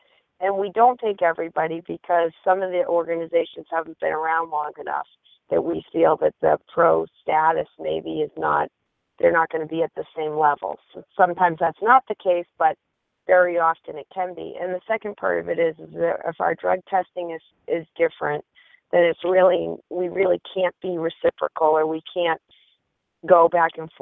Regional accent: Boston, Massachusetts, United States; I'm from the Boston area. I traveled to North Carolina to compete to try to get my pro card.

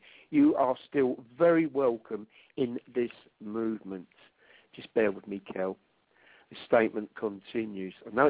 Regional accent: England, United Kingdom; Don't forget, we are English and black humour comes naturally to us.

